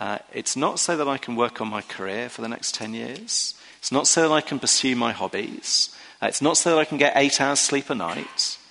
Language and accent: English; United Kingdom; Now, as a British person with a young female GP, I assure you, I would not have wanted to be in that GP's room.